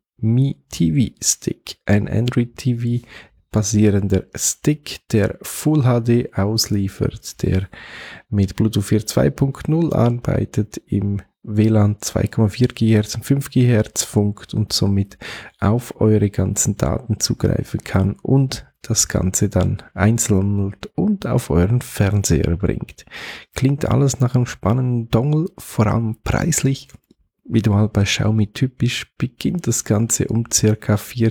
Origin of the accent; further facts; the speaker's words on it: Switzerland; Das wäre bei uns in der Schweiz so in etwa die EC-Karte.